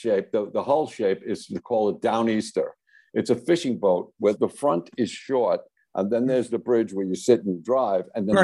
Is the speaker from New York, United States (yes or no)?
yes; Long Island, New York, United States; I grew up on Long Island and you could hear the diesel engines when they went out fishing.